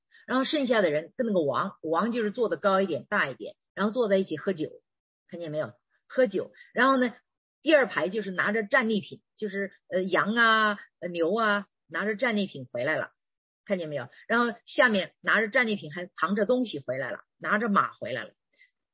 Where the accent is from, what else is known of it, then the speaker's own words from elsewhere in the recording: China; 当时你知道，我小的时候在中国啊，我小的时候我的家乡，我还是这个小县城，还不是农村的。